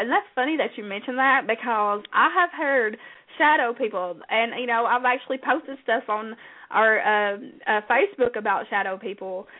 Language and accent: English; Virginia, United States; I said, no, I'm from Virginia. You know, up there near West Virginia, where they do have the rivers with the paddling boats